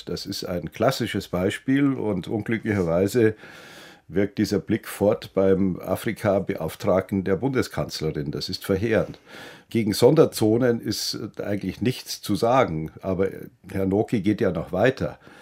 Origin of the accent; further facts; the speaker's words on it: Bavaria, Germany; Wobei ich dazu sagen muss, in meiner Heimat Bayern würden die Leute sagen, na wieso, das haben wir schon immer gesagt.